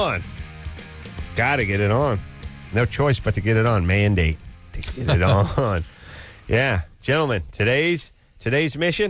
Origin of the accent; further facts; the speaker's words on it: North Hollywood, California, United States; I come from North Hollywood.